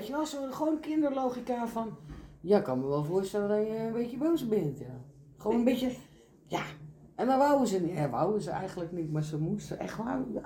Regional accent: Elst, Gelderland, Netherlands; Ja, nou weet ik dat toevallig omdat ik uit Elst kom.

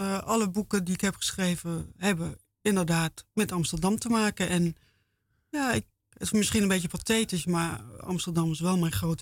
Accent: Erfurt, Thuringia, Germany; now in Leipzig, Germany; Nou, ik ben in Erfurt opgegroeid. Dat is ook een mooie middeleeuwse stad ten zuiden van Leipzig.

